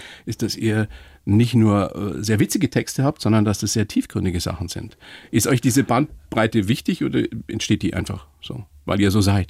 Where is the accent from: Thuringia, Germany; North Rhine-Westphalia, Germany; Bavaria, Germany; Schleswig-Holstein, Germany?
Bavaria, Germany; Ich bin Oberpfälzer. Wisst ihr, wo die Oberpfalz ist?